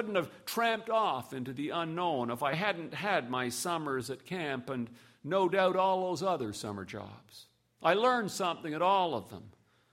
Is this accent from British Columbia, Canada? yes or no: no; Montreal, Quebec, Canada; The summer the World's Fair, Expo 67, was mounted in my hometown, Montreal.